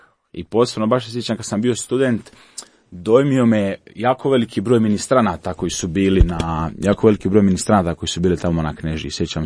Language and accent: Croatian; Dubrovnik, Dubrovnik-Neretva County, Croatia; trenutno sam na Kneži, župa Marije pomoćnice kršćana, Hercegovac, rođen i odrastao u Dubrovniku.